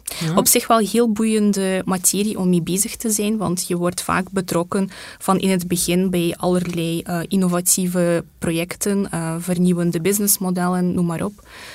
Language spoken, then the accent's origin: Dutch; Flanders, Belgium; We zijn in Oost-Vlaanderen gevestigd. Oorspronkelijk ben ik van West-Vlaanderen afkomstig. Maar we hebben de maatschappelijke zetel, maar ook privé zijn we ondertussen verhuisd. Ja. Dus nu zitten we in de Vlaamse Ardennen.